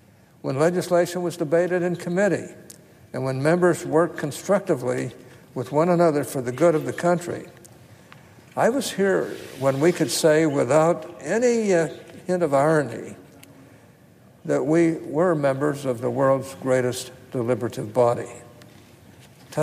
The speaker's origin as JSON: {"language": "English", "region": "Utah", "country": "United States", "tie": "born or raised there", "said": "In my home state, we were able to strike such a balance with the historic Utah Compromise."}